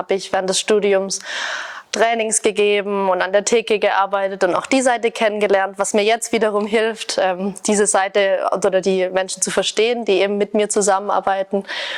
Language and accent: German; Neckarsulm, Baden-Württemberg, Germany; weil ich komme aus Neckarsulm bei Heilbronn